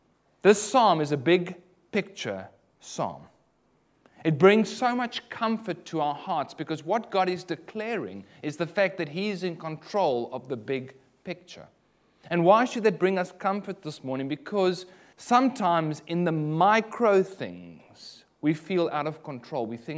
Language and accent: English; South Africa; I come from South Africa where there are a lot of ostriches, lots of them.